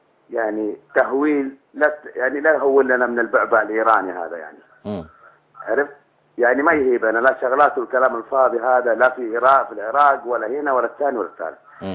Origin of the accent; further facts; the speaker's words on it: Saudi Arabia; انا مواطن سعودي،